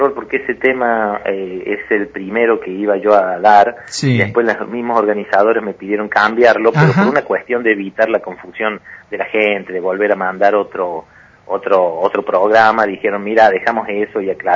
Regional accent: Argentina; tiene que ver con nuestra perspectiva como argentinos, ¿no?

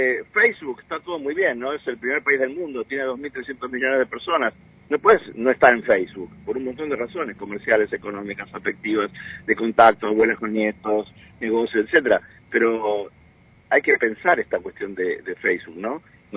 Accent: Argentina; Como somos argentinos, esas cosas nos pasan todos los días.

